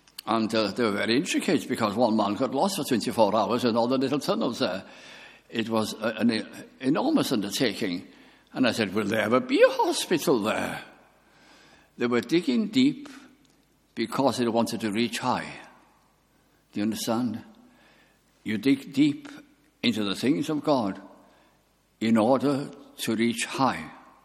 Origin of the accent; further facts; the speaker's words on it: Bolton, North West England, United Kingdom; In the chapel where I was brought up in Bolton, the Welsh chapel